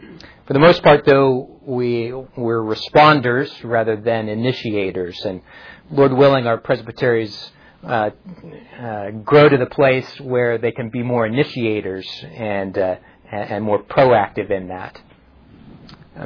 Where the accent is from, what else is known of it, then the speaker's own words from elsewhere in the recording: Topeka, Kansas, United States; I grew up in the Topeka congregation that is 120-some years old now, a lively, vibrant church.